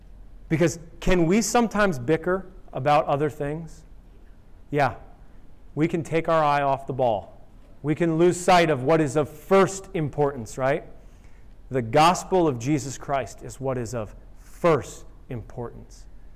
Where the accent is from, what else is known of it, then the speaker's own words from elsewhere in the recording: New York, United States; I'm from New York. We speak quickly.